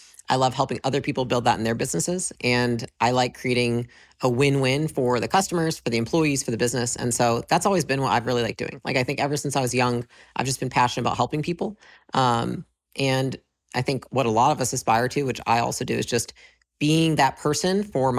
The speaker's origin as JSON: {"language": "English", "region": "Michigan", "country": "United States", "tie": "born or raised there", "moved": "as an adult", "said": "I grew up in Michigan, moved to California when I was about 20, and then pursued a career in fitness."}